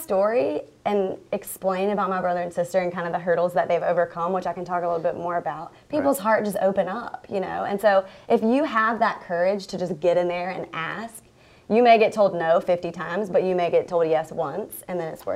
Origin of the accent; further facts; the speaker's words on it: Columbia, South Carolina, United States; because I grew up in Columbia and I'm a Carolina fan.